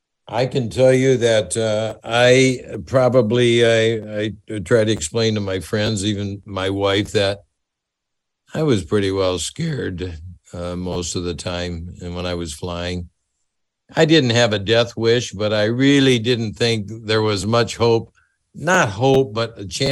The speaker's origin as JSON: {"language": "English", "town": "Sheboygan", "region": "Wisconsin", "country": "United States", "said": "I mean, I'm a kid from Sheboygan"}